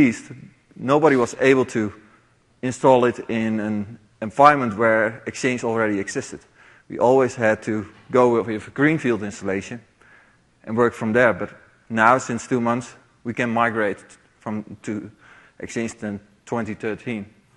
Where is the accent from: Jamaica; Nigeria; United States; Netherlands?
Netherlands; So, who am I? … I'm from the Netherlands.